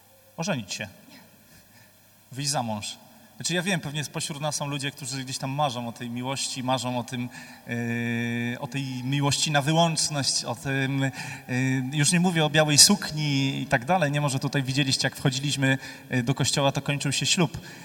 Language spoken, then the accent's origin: Polish; Silesian Voivodeship, Poland; bo ja pochodzę ze Śląska, tam śluby mamy o 11 na przykład, nie?